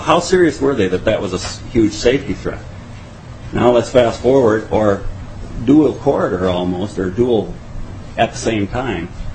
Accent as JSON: {"language": "English", "region": "Minnesota", "country": "United States", "said": "I'm from Olmsted County."}